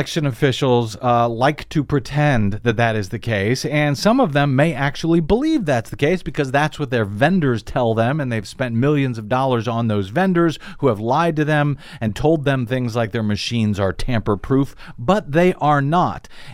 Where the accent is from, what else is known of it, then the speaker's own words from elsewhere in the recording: St. Louis, Missouri, United States; in my old home town of St. Louis County, Missouri